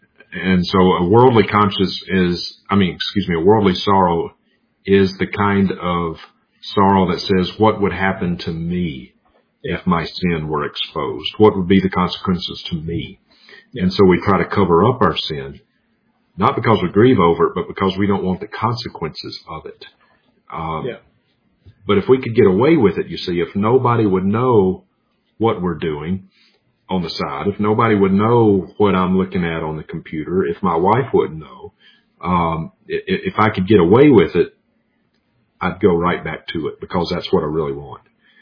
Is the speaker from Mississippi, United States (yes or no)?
yes; Mississippi, United States; I'm from Mississippi.